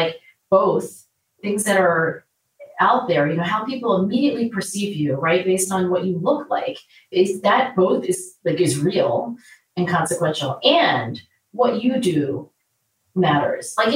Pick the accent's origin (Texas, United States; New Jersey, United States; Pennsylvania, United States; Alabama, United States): Pennsylvania, United States; Philadelphia; this Hawaiian restaurant in my hometown of Philadelphia, it was called Poi Dog